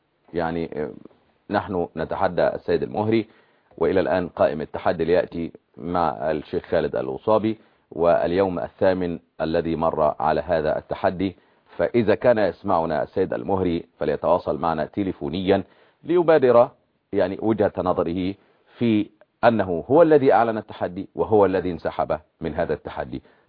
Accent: Egypt; وعندنا في مصر

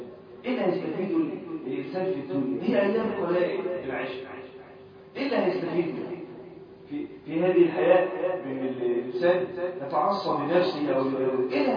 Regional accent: Egypt; بلادنا مصر

